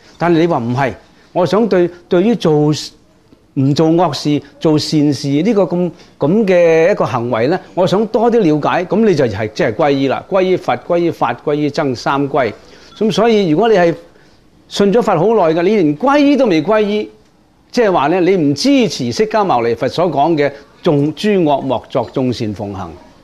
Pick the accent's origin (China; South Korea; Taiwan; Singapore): China; 我们中国人成句有时常有一句说话啦